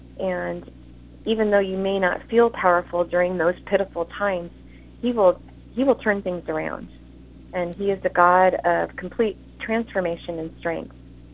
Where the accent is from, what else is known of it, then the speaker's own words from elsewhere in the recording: California, United States; I am from Southern California